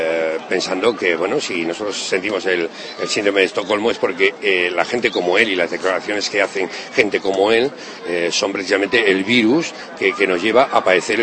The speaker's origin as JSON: {"language": "Spanish", "country": "Spain", "said": "yo si voy fuera me daría vergüenza decir que soy español"}